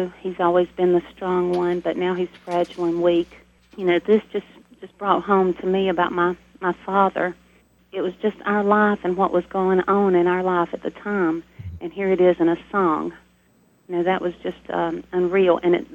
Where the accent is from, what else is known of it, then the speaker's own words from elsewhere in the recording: Asheboro, North Carolina, United States; from Asheboro, North Carolina.